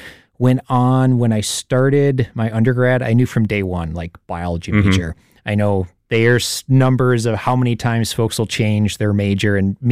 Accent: Wisconsin, United States; So growing up, I grew up in Racine County in a rural area, shared a large yard with a farm next door.

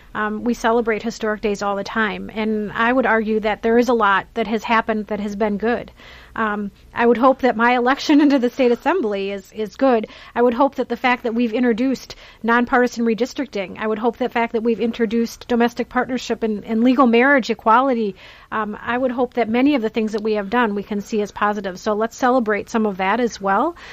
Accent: Madison, Wisconsin, United States; I grew up in Madison listening to Wart, and my family's always been very supportive of it.

